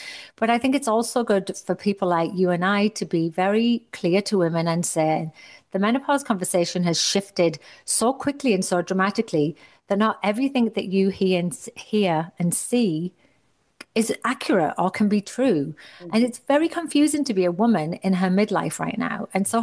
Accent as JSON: {"language": "English", "country": "United Kingdom", "moved": "yes", "lives_now": "Toronto, Canada", "said": "I'm from the UK and I did martial arts growing up."}